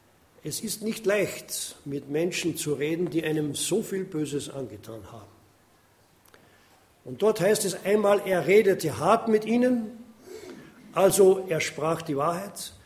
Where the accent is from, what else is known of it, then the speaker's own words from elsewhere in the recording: Austria; wie sagt man als Österreicher, immer ein bisschen den Honig um den Bart geschmiert.